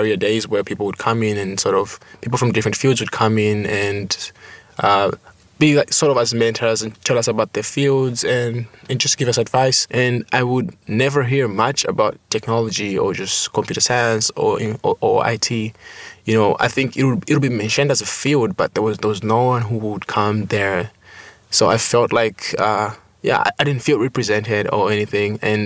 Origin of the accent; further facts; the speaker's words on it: Zambia; I'm currently a second year at Whitman College. I'm a computer science major and I come from Zambia.